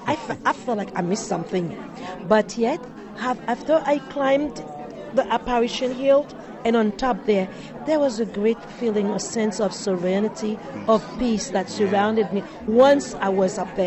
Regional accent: Queens Village, New York, United States; From Queens Village, New York.

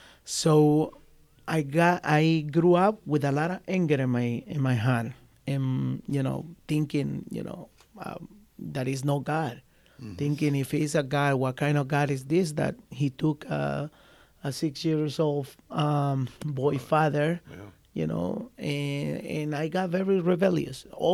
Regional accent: El Salvador; I'm original from El Salvador. I'm 40 years old.

